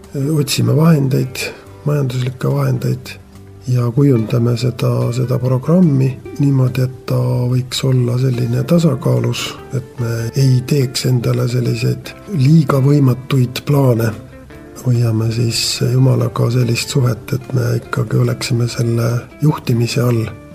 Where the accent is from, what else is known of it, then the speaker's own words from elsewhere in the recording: Tallinn, Harju County, Estonia; Kristiinest, ütleme Mustamäe algusest Kure tänavalt olen ma pärit ja talved olen veetnud kõik siin Mustamäe mägedel suusatades.